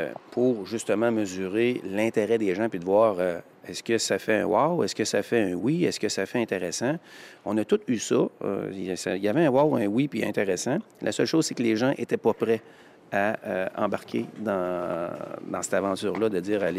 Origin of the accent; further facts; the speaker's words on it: Saint-Jean-de-l'Île-d'Orléans, Quebec, Canada; C'est l'île d'Orléans. C'est mon patelin, c'est ma place.